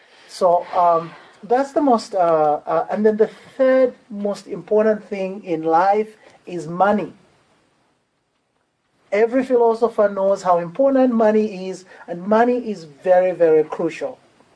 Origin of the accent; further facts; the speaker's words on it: Zambia; now in United States; I grew up in Zambia, and that's in Southern Africa.